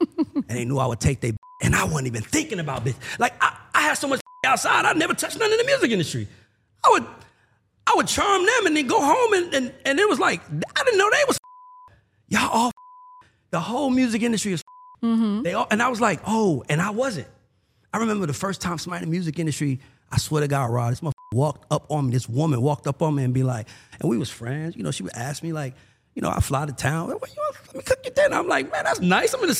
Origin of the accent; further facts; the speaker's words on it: Bronx, New York, United States; also born or lived in Atlanta; So, right, I'm really from the Bronx. The only reason why I say I'm from Atlanta the way I do is because you don't walk in College Park and say my name and they don't say we know him.